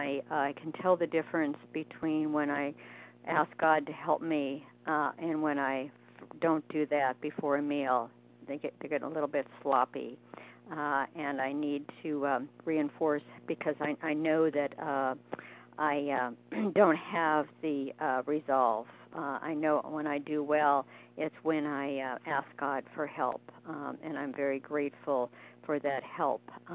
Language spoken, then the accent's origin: English; Oregon, United States; from Oregon